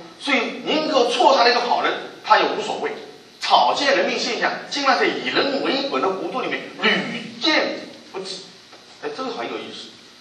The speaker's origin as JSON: {"language": "Chinese", "country": "China", "said": "我说 from China 啊，我说我是中国来的啊"}